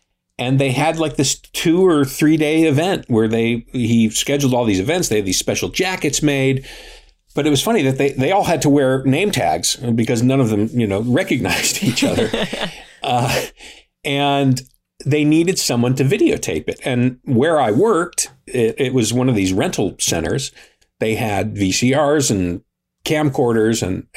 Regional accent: Buffalo, New York, United States; And I'm from Buffalo, New York, and I went into the Air Force. I got out in 1988, I think it was. And I went back to Buffalo

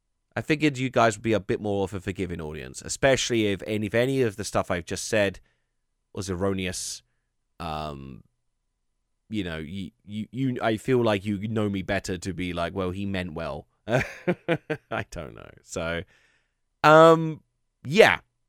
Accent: United Kingdom; because I'm British as well. I'm not even in America

